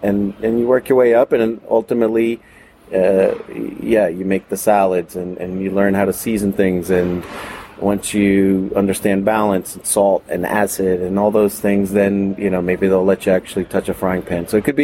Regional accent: New York, United States; Yeah, I grew up in New York. A lot of my formative years in restaurants were in New York City.

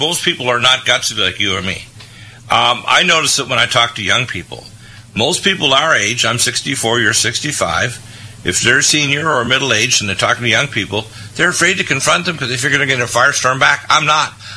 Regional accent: United States; Yeah, but I'm angry at fellow Americans.

